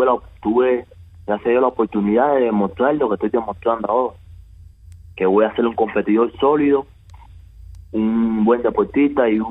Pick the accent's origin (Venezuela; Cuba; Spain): Cuba; moved away; a mí yo soy un cubano